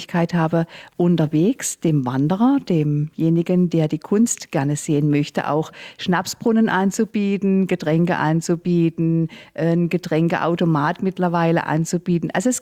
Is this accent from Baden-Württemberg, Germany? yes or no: yes; Baden-Württemberg, Germany; Und zwar bin ich hier in der Gegend aufgewachsen und Sasbachwalden war immer wieder so ein Anlaufpunkt für mich